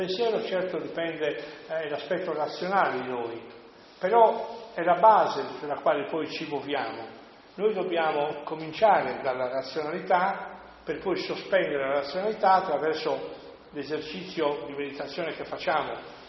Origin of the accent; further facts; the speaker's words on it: Sassari, Sardinia, Italy; born there; Ve lo dico io, che sono nato a Sassari perché mio padre lavorava lì in quel momento